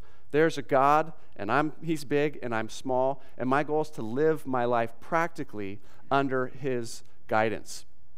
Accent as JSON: {"language": "English", "town": "Newport Beach", "region": "California", "country": "United States", "tie": "born or raised there", "said": "That doesn't resonate with me that much because I grew up in Newport Beach, California."}